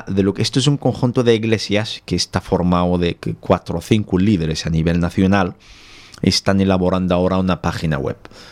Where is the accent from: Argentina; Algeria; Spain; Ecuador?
Algeria; Tizi Ouzou Province; la iglesia de Tisiuso, que está digamos, prácticamente al norte de Argel, capital, es en la provincia de donde vengo.